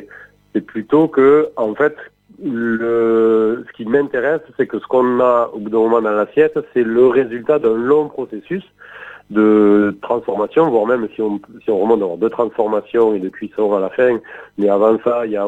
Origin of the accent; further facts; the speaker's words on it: Toulouse, Occitanie, France; je suis toulousain et j'ai quitté ma campagne pour vivre à la ville